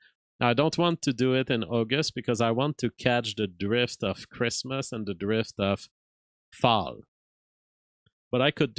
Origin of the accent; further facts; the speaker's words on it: Canada; as an American guy. Well, a Canadian, of course, but on the continent of America.